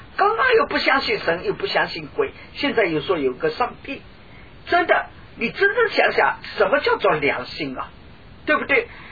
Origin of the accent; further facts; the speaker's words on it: China; 我们中国人特别欢喜讲因果报应